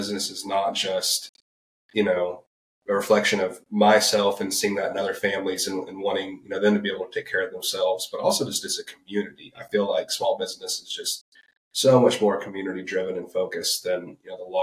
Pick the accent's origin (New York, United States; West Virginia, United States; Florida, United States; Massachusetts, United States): Florida, United States; Fort Walton Beach; I grew up around here. Yeah, I went to Fort Walton Beach High School.